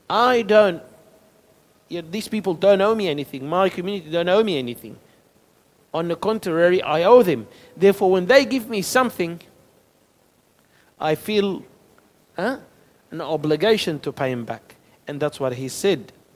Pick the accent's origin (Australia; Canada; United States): Australia; Because we grew up in Australia, and many people grow up believing they are entitled for things.